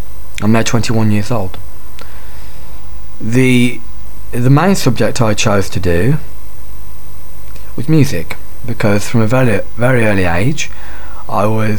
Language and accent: English; Wolverhampton, West Midlands, United Kingdom; born there; I was born in 1984 in Wolverhampton, which is near Birmingham, or Birmingham, as the Americans call it, in the UK. I was 3 months premature, and I have a twin sister